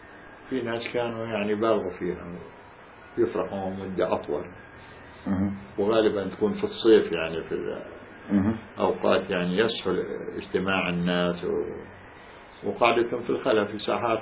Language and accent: Arabic; Palestine; وبجوز في عندنا في فلسطين كان ينتجوا برضو بعض انواع الشراب